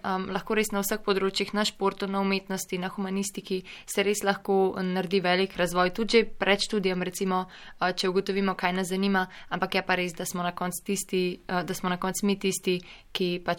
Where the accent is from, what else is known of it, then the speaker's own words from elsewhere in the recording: Ljubljana, Central Slovenia, Slovenia; ker sem iz Ljubljane in mislim študirati v Ljubljani